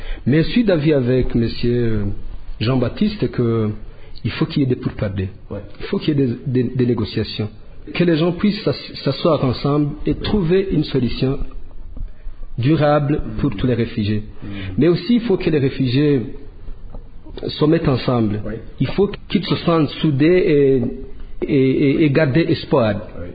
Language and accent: French; Burundi; now in Rwanda; On n'est pas fier d'être ici, au Rwanda, comme réfugié. On allait être fier si on était chez nous au Burundi.